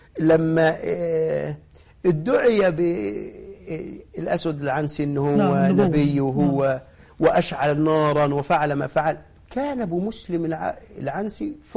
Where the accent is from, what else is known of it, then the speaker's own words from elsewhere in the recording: Egypt; هناك من مات ميتة يمكن يتذكرها أغلب من في المحافظة عندنا في مصر